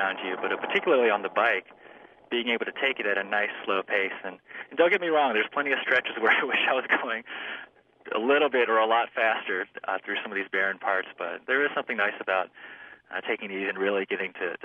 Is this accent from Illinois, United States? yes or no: yes; Gibson City, Illinois, United States; and it'll end in my hometown in Gibson City, Illinois.